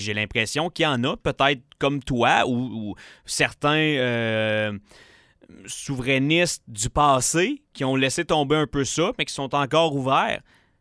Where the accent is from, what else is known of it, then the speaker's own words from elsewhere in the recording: Quebec, Canada; culturellement, je suis un Québécois, puis culturellement, je veux rien savoir d'être Canadien